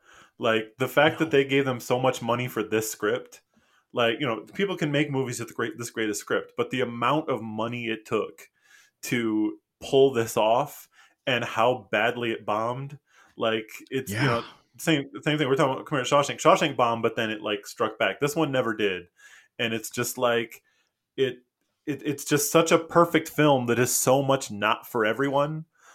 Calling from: South Korea; I'm zooming in from South Korea, but I did visit America recently, went on a road trip

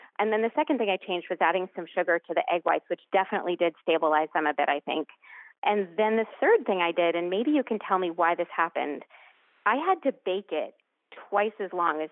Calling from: Lexington, Massachusetts, United States; I'm calling from Lexington, Massachusetts.

